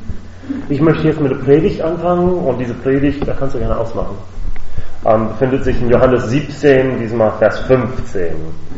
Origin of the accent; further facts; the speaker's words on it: Virginia, United States; ich war in Deutschland für ein Jahr, ging wieder zurück in meine Heimat, in den Vereinigten Staaten, Virginia